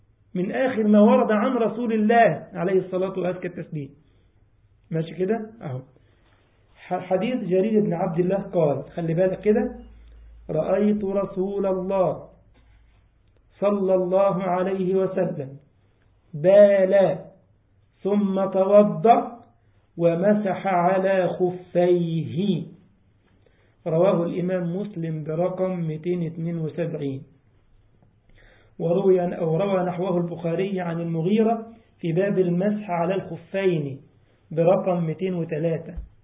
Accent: Egypt; فكنا مثلا عندنا في مصر حاجه اسمها مترو الانفاق

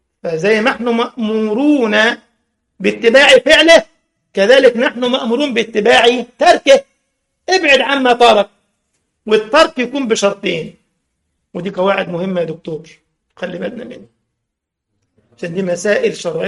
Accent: Egypt; عندنا في مصر يقول لك التكرار بيعلم الحمار

